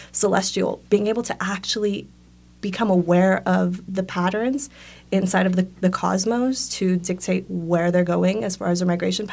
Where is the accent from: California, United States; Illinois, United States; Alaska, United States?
California, United States; I'm not as familiar with this area. So, right, I'm from California. I have that background.